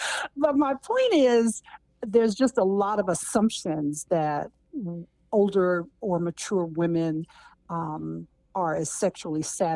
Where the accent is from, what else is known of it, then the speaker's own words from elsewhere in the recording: Berkeley, California, United States; I grew up in Berkeley, California. It didn't get no more free love than that.